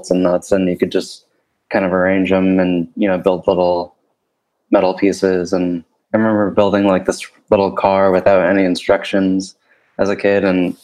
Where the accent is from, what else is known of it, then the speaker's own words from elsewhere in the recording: Connecticut, United States; born there; They moved here before. I was born in Connecticut.